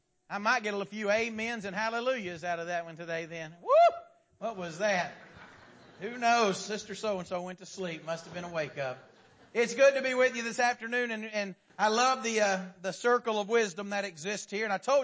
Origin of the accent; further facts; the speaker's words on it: Pennsylvania, United States; there was a time when we were growing up in Pennsylvania. My high school days were spent in Pennsylvania.